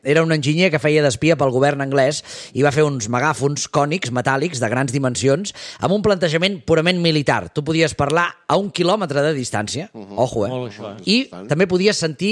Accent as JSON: {"language": "Catalan", "region": "Catalonia", "country": "Spain", "said": "No, som catalans."}